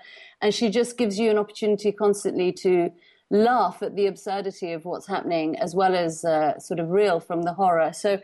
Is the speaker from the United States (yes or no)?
no; Tehran, Tehran Province, Iran; I grew up in Tehran